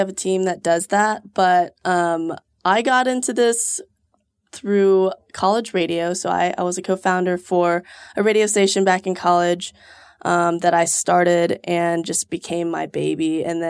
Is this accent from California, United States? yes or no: no; Houston, Texas, United States; now in Austin, United States; I'm from Houston originally, but I moved here 6 years ago.